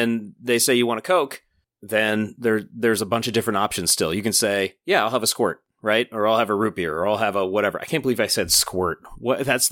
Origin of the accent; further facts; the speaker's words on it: Midwest, United States; now in Western US; And of course, I'm from the Midwest. So in those two parts of the world, Northeast and Midwest, I always heard pop growing up.